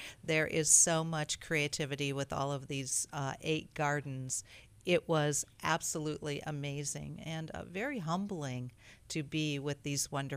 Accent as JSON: {"language": "English", "region": "Ohio", "country": "United States", "tie": "born or raised there", "said": "I grew up in Ohio. about an hour south of Cleveland in a rural area."}